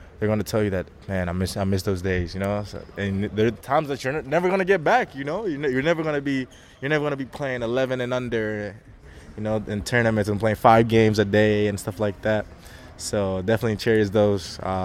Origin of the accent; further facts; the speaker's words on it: Athens, Attica, Greece; now in Milwaukee, United States; And I would say that it's definitely where I grew up in Athens, soccer was definitely the thing.